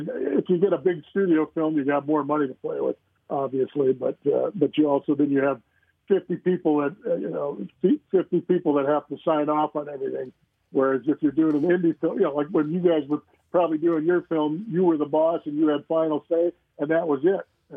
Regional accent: Wisconsin, United States; So I had lots of practice growing up in Wisconsin.

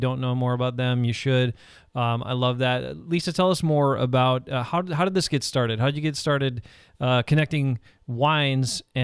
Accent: Algoma, Wisconsin, United States; Actually, shout out to my hometown, Elgoma, Wisconsin, Von Steele Winery, oldest licensed winery in Wisconsin.

